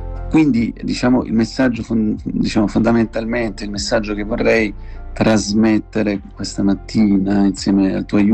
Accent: Germany; E poi siamo cresciuti in Germania

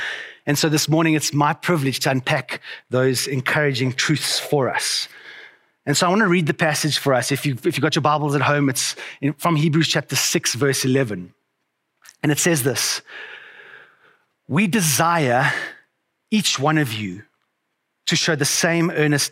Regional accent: Johannesburg, Gauteng, South Africa; I was born in Johannesburg. I've been raised in Johannesburg. I live in the city, and I really love Johannesburg.

